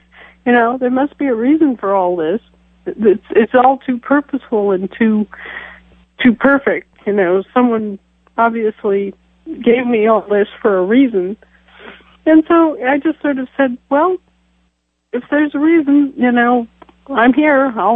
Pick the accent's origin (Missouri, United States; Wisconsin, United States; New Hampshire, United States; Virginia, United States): Wisconsin, United States; moved away; also born or lived in Alaska; I was born and raised in Wisconsin, grew up and moved all over the world, and finally came to rest in Alaska when I was about 30.